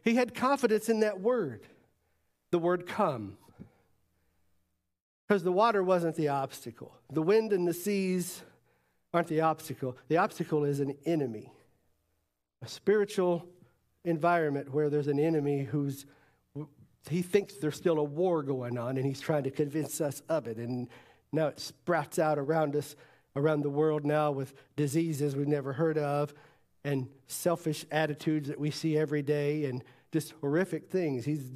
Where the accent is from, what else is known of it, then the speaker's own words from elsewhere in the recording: the South, United States; I grew up in the South where they said Jesus in 5 syllables